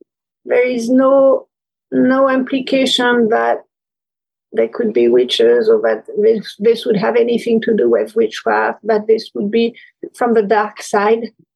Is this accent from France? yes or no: yes; France; English is a second language; now in United States; as my accent may have hinted, I grew up in France. I still am a French citizen living in the US, although I have double citizenship now. But I grew up in France, and like many French people, I grew up in a Catholic culture. I grew up Catholic.